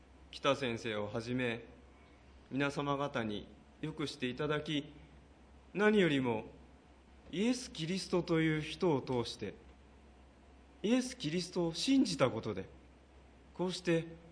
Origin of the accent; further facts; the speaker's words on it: Tokyo, Japan; now in Yamanashi, Japan; 私自身は東京の生まれで東京の育ちなんですが、実は私の祖父までこの山梨の人でした。